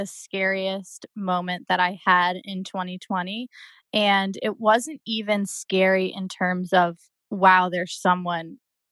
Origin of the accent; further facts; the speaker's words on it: New York, United States; I didn't do anything because I'm from New York. Like, I am not a gun person.